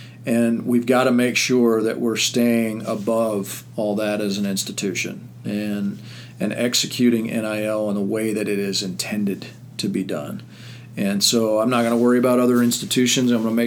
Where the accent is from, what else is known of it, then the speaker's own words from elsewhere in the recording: Manhattan, Kansas, United States; I grew up in Manhattan, Kansas, so Wichita State's been on my radar since I was a junior high kid